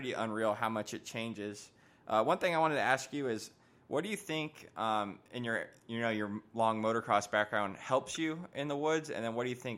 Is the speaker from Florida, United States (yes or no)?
yes; Florida, United States; I'm from Florida, and we have a local race there, and it gets super gnarly